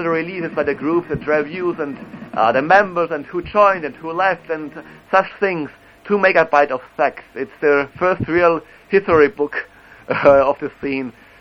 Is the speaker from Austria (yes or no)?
yes; Austria; I'm also a foreign singer, and I'm from Austria.